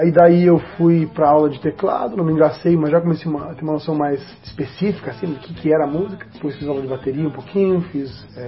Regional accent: Curitiba, Paraná, Brazil; Sou curitibano, 32 anos, sou professor de inglês, professor de música, sou compositor, jornalista formado, marido da Raquel, pai da Anabela, filho de um pai gaúcho, uma mãe catarina

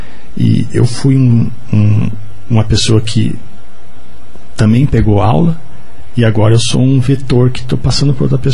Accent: Guarapuava, Paraná, Brazil; also born or lived in Curitiba / Assis Chateaubriand; eu, apesar de eu ser nascido em Curitiba, eu fui criado no interior do estado, né? Eu fui criado em Guarapuava, também tive uma pequena passagem por Assis Chateaubriand

